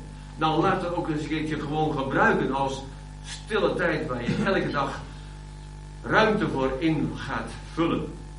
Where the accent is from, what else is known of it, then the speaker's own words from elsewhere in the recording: Katwijk, South Holland, Netherlands; Ik ben opgegroeid in Katwijk. En ik vond het heerlijk om als jongetje aan de zee, 's morgens al naar het strand te gaan.